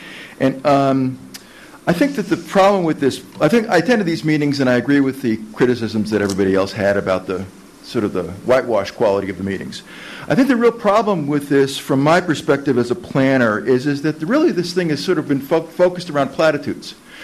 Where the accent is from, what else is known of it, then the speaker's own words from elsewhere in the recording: San Francisco, California, United States; I'm from San Francisco.